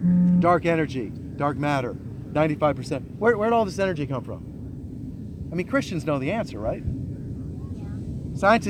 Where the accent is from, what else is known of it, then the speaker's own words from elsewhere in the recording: Montana, United States; You know, when I was in college in Montana, I'm from Montana, I'm from a ranch.